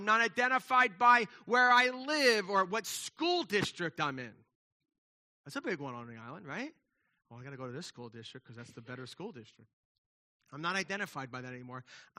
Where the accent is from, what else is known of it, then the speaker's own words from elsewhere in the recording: New York, United States; I'm from New York